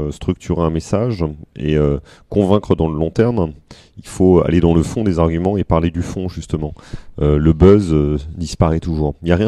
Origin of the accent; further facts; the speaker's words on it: Paris, Île-de-France, France; born there; Moi je suis né à Paris, donc j'ai pas eu la chance de monter à Paris